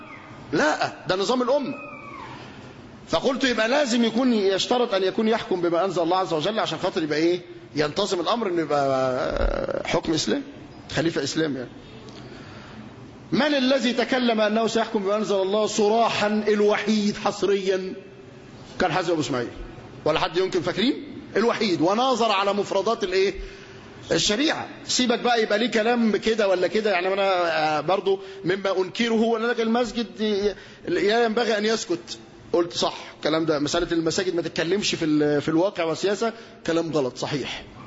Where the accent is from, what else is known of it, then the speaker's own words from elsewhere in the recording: Egypt; قلنا ان الديمقراطيه اللي بتمارس عندنا في مصر فيها الياتها